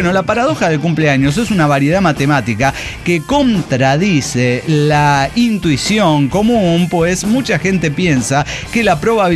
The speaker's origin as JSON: {"language": "Spanish", "region": "San Luis Potosí", "country": "Mexico", "said": "pero soy potosino"}